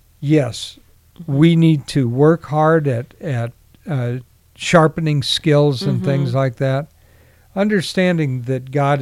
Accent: Carmichael, California, United States; grew up in Carmichael.

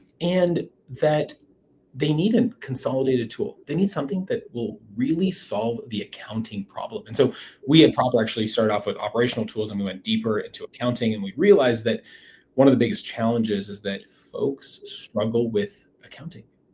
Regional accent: Calgary, Alberta, Canada; being born and raised in Calgary, came home to Calgary

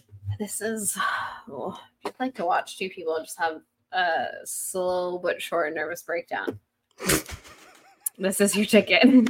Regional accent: United States; we are two American girly pops, and it's been a real couple crazy weeks in our country.

